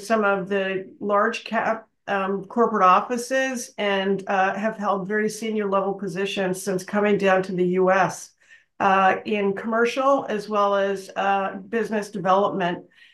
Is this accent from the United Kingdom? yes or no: no; Canada; now in New Jersey, United States; I live in New Jersey, but I'm originally from Montreal, Toronto area.